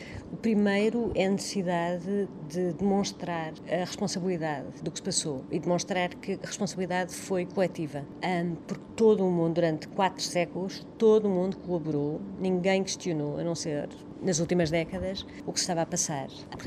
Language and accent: Portuguese; Portugal; não vejo isto como portuguesa